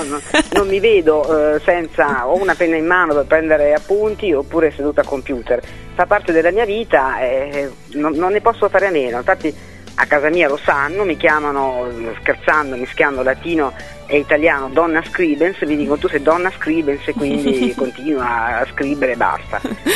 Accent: Emilia-Romagna, Italy; now in Molise, Italy; Io abito nel Molise, pur essendo romagnola

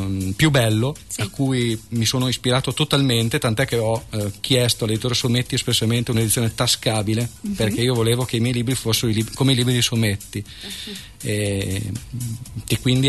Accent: Marmirolo, Lombardy, Italy; a Berlino, una città che ho frequentato tantissimo, e quindi mi è sembrato logico collegare Marmirolo, il mio paese, a Berlino

